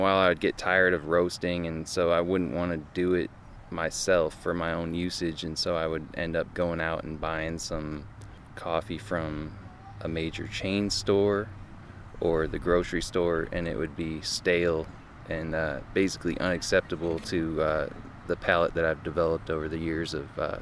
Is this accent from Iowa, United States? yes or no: no; Peoria, Illinois, United States; Lived in Peoria most of my life. Little excursions to other places, but was born and raised in Peoria.